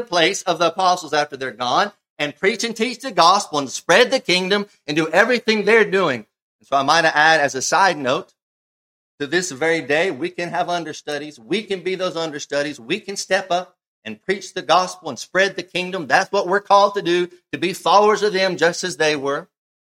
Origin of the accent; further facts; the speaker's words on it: Texas, United States; So I'm not going to hear to argue where I grew up relative to the directions of Texas. Okay, but I grew up in the Bible Belt.